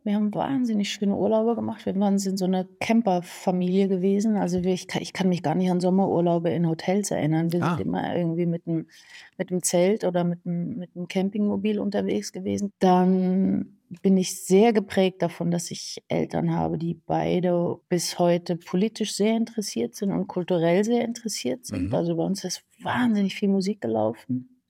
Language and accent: German; Mannheim, Baden-Württemberg, Germany; ich war erst lustigerweise in Mannheim, in meiner Heimat.